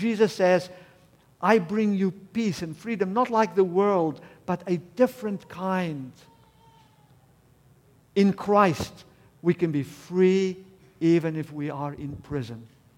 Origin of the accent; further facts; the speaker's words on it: South Africa; So he was my president as a South African.